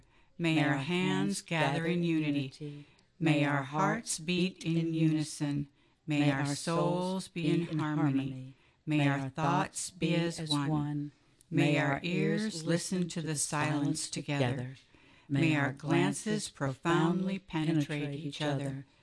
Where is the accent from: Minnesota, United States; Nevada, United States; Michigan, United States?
Minnesota, United States; Well, I'm originally from Minnesota